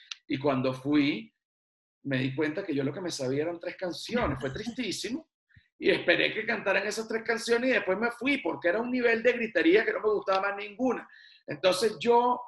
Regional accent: Venezuela; de la música que uno escucha siendo, bueno, venezolano.

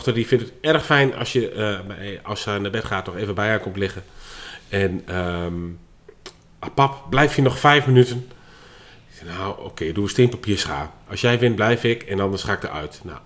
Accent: Deventer, Overijssel, Netherlands; wij komen uit Deventer.

